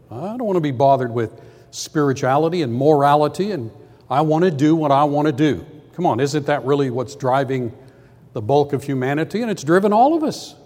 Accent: Phoenix, Arizona, United States; I grew up in Phoenix, Arizona.

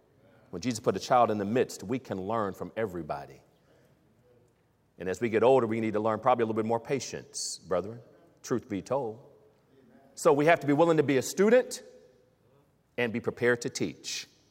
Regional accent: Toledo, Ohio, United States; I was in Toledo, Ohio, my hometown, about a month ago.

